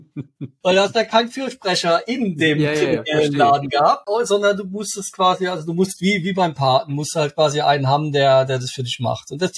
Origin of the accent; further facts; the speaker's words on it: Ludwigshafen, Rhineland-Palatinate, Germany; Also ich bin ja neben Mannheim groß geworden in Ludwigshafen, habe auch in Mannheim studiert und war jedes Wochenende in Mannheim.